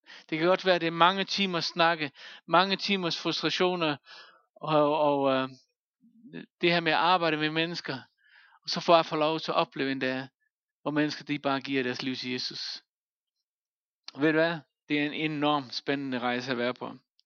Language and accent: Danish; Faroe Islands; now in Denmark; Jeg kommer fra Færøerne, og jeg har nogle ting med mig fra Færøerne